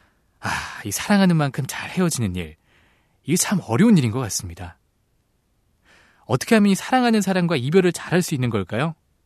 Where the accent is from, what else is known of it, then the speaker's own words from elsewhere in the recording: Seoul, South Korea; 저는 따뜻한 서울 남자